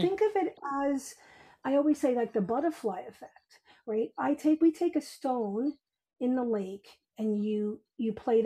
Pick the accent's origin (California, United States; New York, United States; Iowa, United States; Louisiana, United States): New York, United States; Bronx; now in Westchester, United States; You know, I grew up in the Bronx.